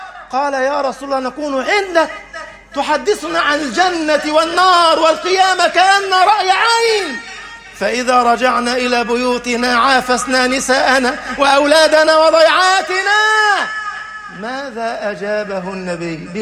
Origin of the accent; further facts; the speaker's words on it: Upper Egypt, Egypt; أعرف بعضهم في صعيد مصر وأنا من الصعيد